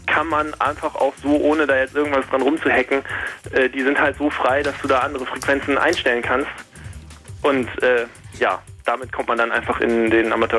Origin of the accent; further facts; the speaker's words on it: Osnabrück, Lower Saxony, Germany; also ich komme aus Osnabrück